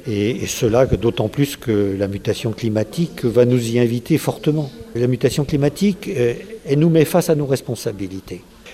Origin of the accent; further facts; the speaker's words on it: Brittany, France; Moi, d'abord, je suis breton, de différents coins en Bretagne, pays de Dole et puis pays de Lorient. J'ai été pendant longtemps prof à Vannes